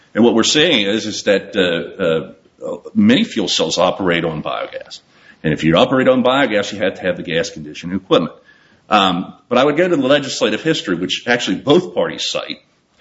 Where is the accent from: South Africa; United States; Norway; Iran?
United States; Pennsylvania; I grew up in Western Pennsylvania, having a lot of natural gas pieces